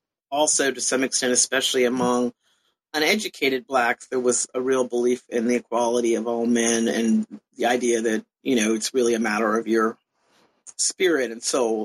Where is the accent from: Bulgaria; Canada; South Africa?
Canada; also born or lived in California, United States / Europe; I was born in California originally and grew up a lot of places, but mostly Canada and to some extent Europe. So in some ways, I became curious about the United States because we were sort of expatriate Americans.